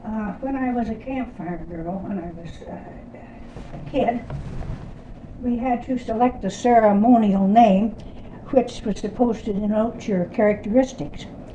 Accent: Ohio, United States; born there; I was born back in the Middle West in Ohio.

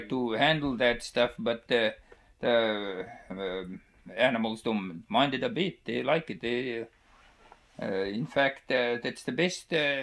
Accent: Michigan, United States; born there; now in Ruby, United States; I was born in the States, in Upper Michigan, but there was a place. There was about 300 farmers or Finnish settlers there, and one Scotchman.

